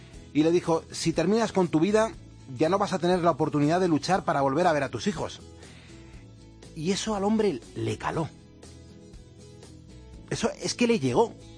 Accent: Spain; somos grandes, españoles, con orgullo

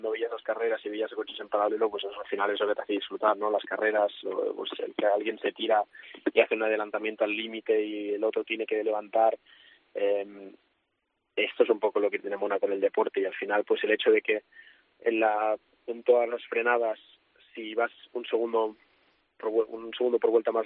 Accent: Spain; al final como español, pues también quieres ver a tus compatriotas hacerlo bien

